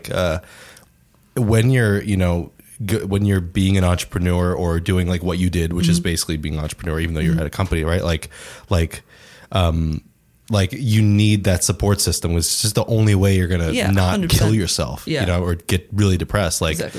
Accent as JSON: {"language": "English", "region": "New York", "country": "United States", "tie": "born there", "said": "I was born in New York, so yeah."}